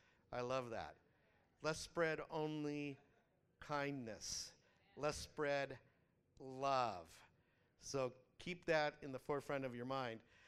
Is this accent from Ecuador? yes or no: no; United States; Now, this is hard because as an American, my worldview, I have a lot of confidence in our country being a world power